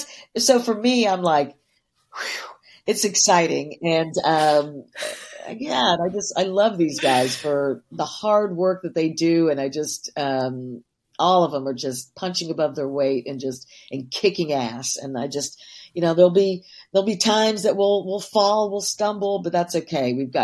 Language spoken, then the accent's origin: English; Shetland, Scotland, United Kingdom; So, you know, I'm from Shetland